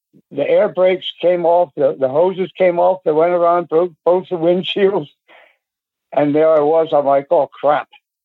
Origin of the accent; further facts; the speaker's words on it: Temple, Pennsylvania, United States; Oh, I know that whole area very well. I'm from Temple. You know where Temple is, right there?